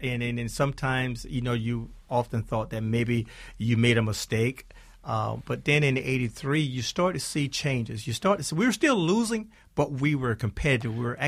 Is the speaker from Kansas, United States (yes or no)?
no; South Carolina, United States; I'm from South Carolina, population of about 500 in my hometown.